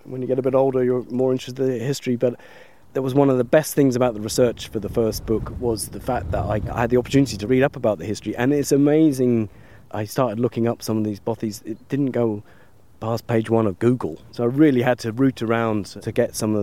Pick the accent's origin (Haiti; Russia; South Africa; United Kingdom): United Kingdom; England; I am English, but I feel like I'm an honorary Scot.